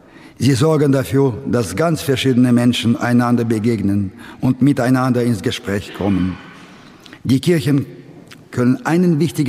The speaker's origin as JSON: {"language": "German", "region": "Saint Petersburg", "country": "Russia", "said": "Ich komme aus Leningrad, dem heutigen Sankt Petersburg."}